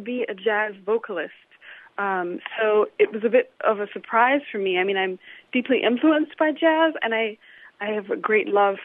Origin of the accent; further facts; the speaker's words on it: Illinois, United States; also born or lived in Zambia; I'm originally from Uganda and Rwanda. My family is East African, but I grew up mostly in Illinois, as you know, and between Illinois and Zambia.